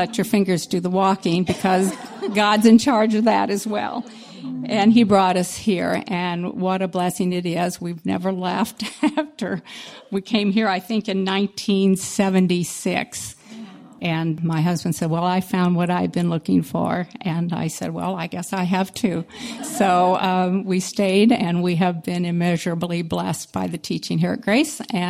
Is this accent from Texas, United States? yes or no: no; St. Louis, Missouri, United States; and I grew up in St. Louis, Missouri, as did my husband.